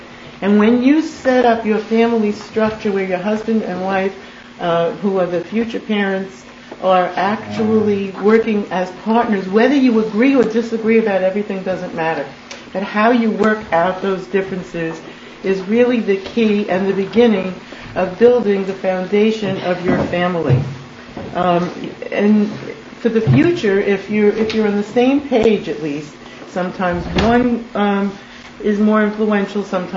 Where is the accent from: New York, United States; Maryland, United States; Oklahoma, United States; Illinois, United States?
New York, United States; Bronx; also born or lived in New Jersey; even though I came from New Jersey, I was born and bred in the Bronx, so maybe that catches.